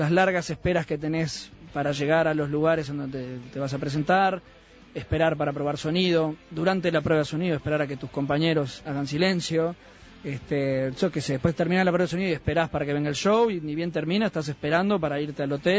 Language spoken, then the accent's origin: Spanish; Mexico; born there; Soy nacido ahí en México.